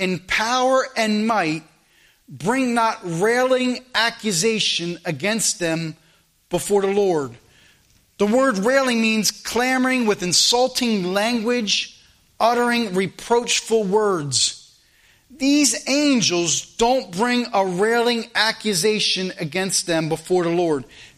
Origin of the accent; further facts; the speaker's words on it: United States; Now, this is what I believe as an American